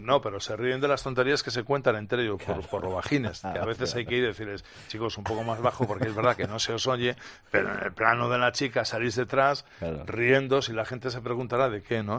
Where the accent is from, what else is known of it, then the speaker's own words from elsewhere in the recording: Bilbao, Basque Country, Spain; a buen sitio ni para, soy de Bilbao.